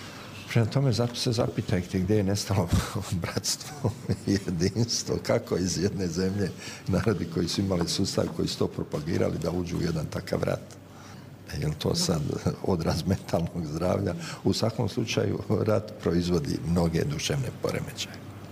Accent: Croatia; kod nas u Hrvatskoj

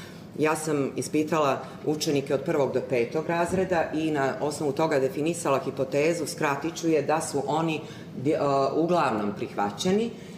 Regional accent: Berane, Berane Municipality, Montenegro; učiteljica, dolazim iz Berana, iz Crne Gore.

